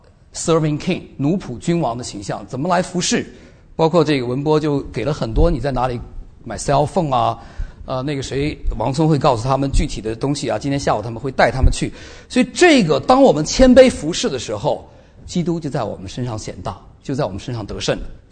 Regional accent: China; 我们中国人有句话说什么？打铁要趁热，是不是？

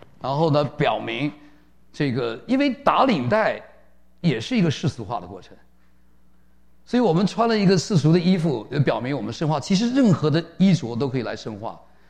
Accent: China; 我们大陆人啊已经习惯在谎言中生活

